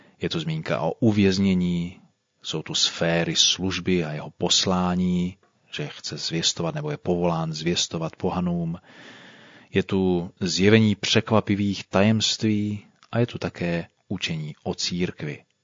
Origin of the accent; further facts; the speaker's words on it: Opava, Moravian-Silesian Region, Czechia; now in Ostrava, Czech Republic; Koncem roku 85 jsem se oženil a od té doby bydlím v Ostravě. Moje rodné město Opava je od Ostravy vzdáleno pouhých 30 kilometrů